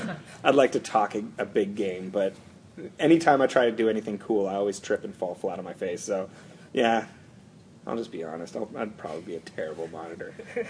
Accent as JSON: {"language": "English", "country": "Canada", "said": "Of course, I'm a Canadian myself."}